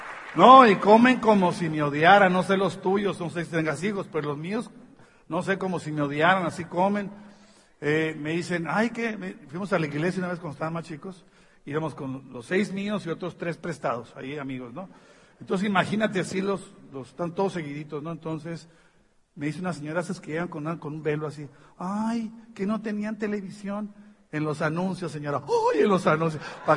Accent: Tijuana, Baja California, Mexico; Acuérdate que soy de Tijuana.

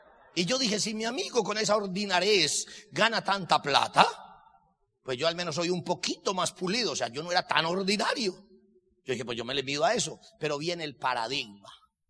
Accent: Pensilvania, Caldas, Colombia; now in Bogotá, Colombia; Yo salgo de mi pueblo y me voy a Bogotá.

